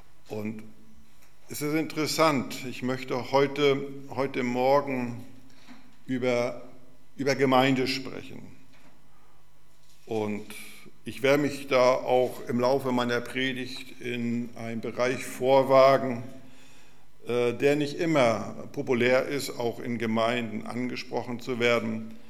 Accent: Lübeck, Schleswig-Holstein, Germany; born there; Ich bin Lübecker. Ich bin in Lübeck geboren. Und mir liegt immer Lübeck noch am Herzen. Obwohl ich jetzt schon viele Jahre in Südamerika unterwegs bin.

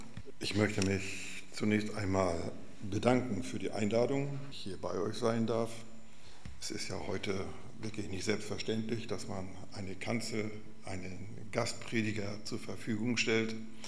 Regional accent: Lübeck, Schleswig-Holstein, Germany; born there; Ich bin Lübecker. Ich bin in Lübeck geboren. Und mir liegt immer Lübeck noch am Herzen. Obwohl ich jetzt schon viele Jahre in Südamerika unterwegs bin.

